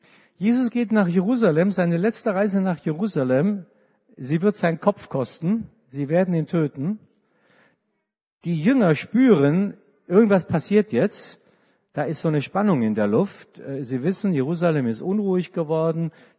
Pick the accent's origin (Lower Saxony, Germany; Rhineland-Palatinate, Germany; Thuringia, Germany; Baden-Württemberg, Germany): Baden-Württemberg, Germany; Karlsruhe; Karlsruhe ist meine Heimatstadt, da habe ich meine Kindheit erlebt.